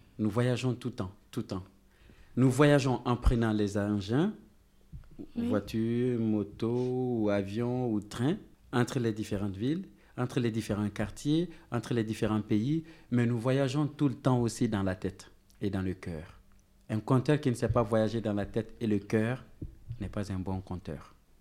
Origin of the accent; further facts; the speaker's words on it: Burkina Faso; born there; mais quant à mon pays, je suis né au Burkina Faso, qui est un tout petit pays de 274 000 km² avec, disons, 12 millions d'habitants environ.